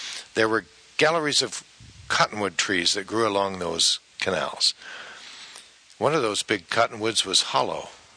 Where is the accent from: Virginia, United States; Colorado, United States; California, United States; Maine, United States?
Colorado, United States; Denver; I was born in Denver and grew up on the eastern arid edges of Denver